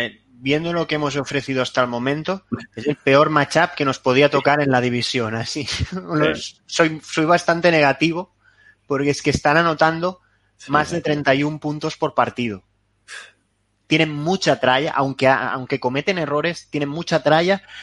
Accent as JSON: {"language": "Spanish", "town": "Barcelona", "region": "Catalonia", "country": "Spain", "said": "les decía que era de Barcelona"}